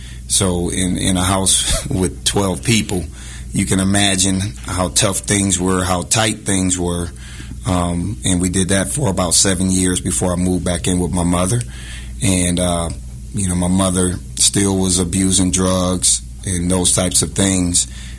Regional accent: Rochester, New York, United States; I'm from Rochester, New York, and I was born to a 16-year-old mother who eventually dropped out of high school

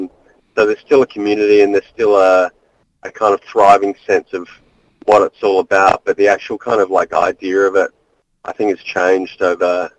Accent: Adelaide, South Australia, Australia; now in Melbourne, Australia; I'm originally from Adelaide, and I studied studio arts in Adelaide and then came over to RMIT in Melbourne

